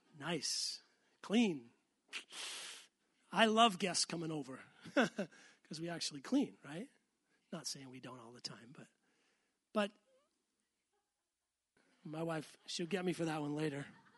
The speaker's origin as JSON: {"language": "English", "region": "East Coast", "country": "United States", "tie": "born or raised there", "lives_now": "Northwest, United States", "said": "we've all driven past homes in the Northwest, more so here than where I grew up in the East Coast."}